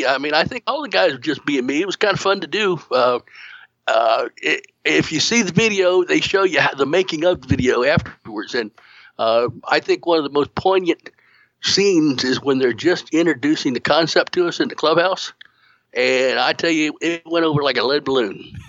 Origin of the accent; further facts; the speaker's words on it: Florida, United States; now in Kansas City, United States; Well, I grew up a sportsman on the East Coast of Florida, but I was a fisherman back then. Too many snakes to do any hunting down there in Florida. But when I moved to Kansas City